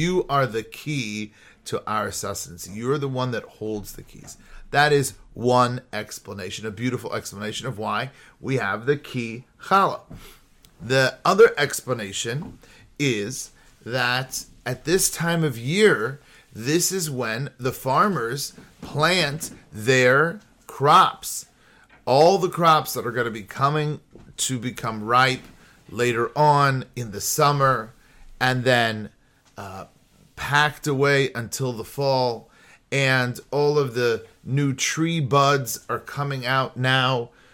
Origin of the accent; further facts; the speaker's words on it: California, United States; The fruit fly, I grew up in California, the enemy number one